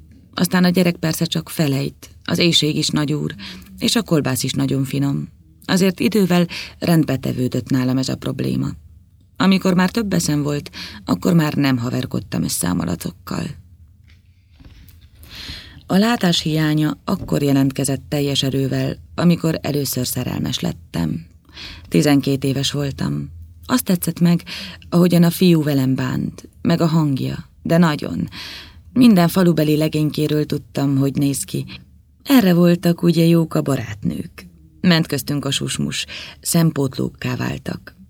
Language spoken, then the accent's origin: Hungarian; Kópháza, Győr-Moson-Sopron, Hungary; born there; 42 éves. Sopron mellett egy akkoriban csendes kis horvát faluban, Kópházán születtem.